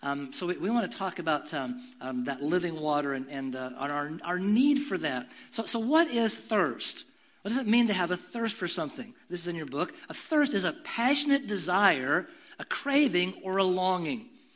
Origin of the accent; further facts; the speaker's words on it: West Coast, United States; I'm from the West Coast and went to college in California